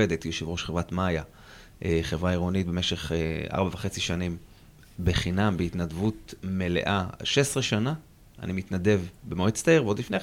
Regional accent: Hod HaSharon, Central District, Israel; גדלתי בעיר הזאת, אני תמיד אומר, אני מכיר את הרגבים שלה, אני מכיר את השדות שלה, עוד לפני שהיו שם בתים, אני מכיר את הבתים שנבנו, את הרחובות שנסללו. למדתי ביגאל אלון, אחר כך עברתי לחטיבת השחר, הייתי בתיכון הדרים.

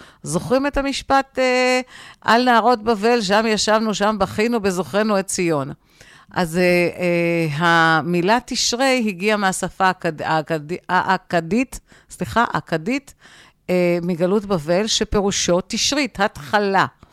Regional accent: Givatayim, Tel Aviv District, Israel; אני גדלתי בגבעתיים.

